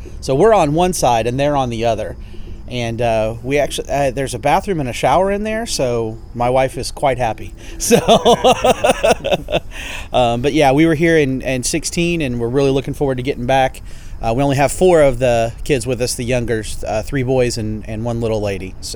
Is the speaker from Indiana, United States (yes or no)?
yes; Whiteland, Indiana, United States; we're from Whiteland, Indiana. We live 6 minutes up the road from Dustin.